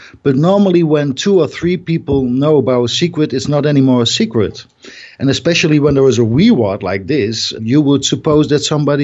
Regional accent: Netherlands; English is a second language; because we are also talking about a Vermeer, a Rembrandt, painters from my hometown.

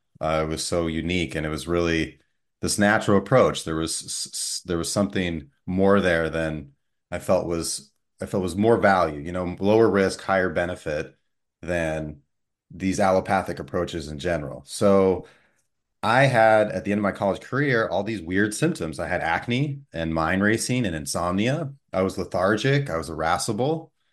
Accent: Montana, United States; So I grew up in Montana and I saw both styles of care growing up.

